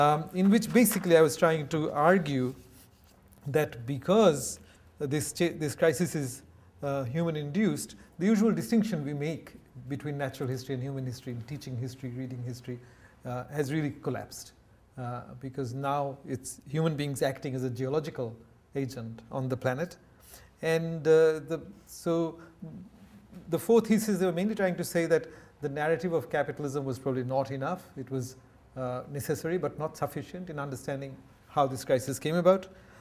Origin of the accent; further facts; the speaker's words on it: India; just to speak as an Indian and as an Indianist